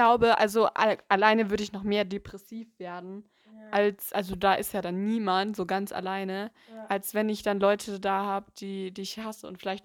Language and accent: German; Munich, Bavaria, Germany; born or raised there